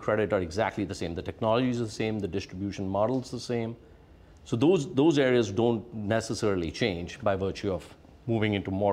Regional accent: India; moved away as an adult; I grew up in India. I went to school there, I went undergrad there, I worked with a family business there.

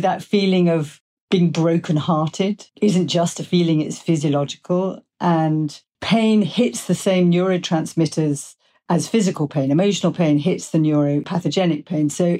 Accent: England, United Kingdom; because I'm English.

